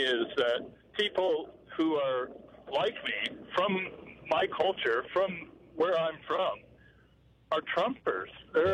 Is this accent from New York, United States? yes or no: no; Iowa, United States; I was born and raised in Iowa in the Midwest in a small city.